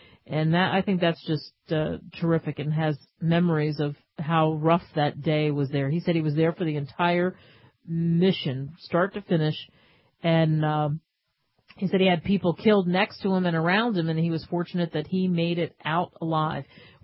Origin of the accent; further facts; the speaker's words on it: Philadelphia, Pennsylvania, United States; one last one for you from my hometown in Philly.